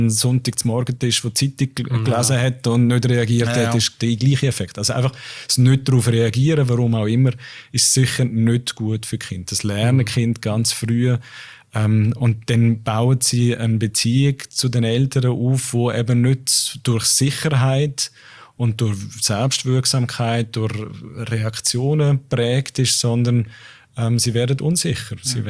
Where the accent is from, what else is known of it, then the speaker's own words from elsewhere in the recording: Switzerland; Ich bin als Deutscher in der Schweiz aufgewachsen. Wir haben daheim Hochdeutsch geredet. Ich habe Schweizerdeutsch geredet in der Schule.